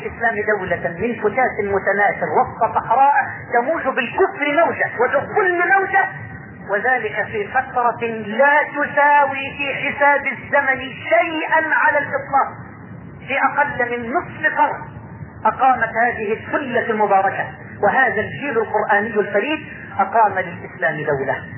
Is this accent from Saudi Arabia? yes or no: no; Egypt; اللهم اني اسألك ان تجعل بلدنا مصر واحدا للامن والامان